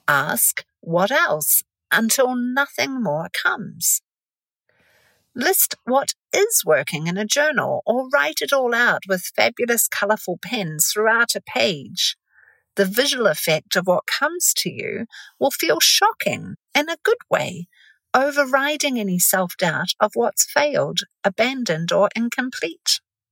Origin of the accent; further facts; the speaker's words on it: New Zealand; pausing to celebrate how far I have come since growing up in New Zealand's wilderness in my very early youth